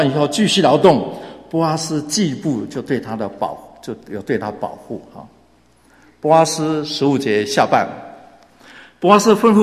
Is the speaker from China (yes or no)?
yes; China; 你看，我们中国人喜欢说好事不出门，坏事传什么？